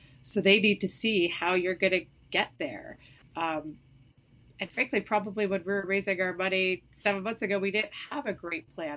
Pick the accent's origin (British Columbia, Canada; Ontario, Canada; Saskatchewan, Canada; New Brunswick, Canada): Ontario, Canada; Toronto; I'm from Toronto.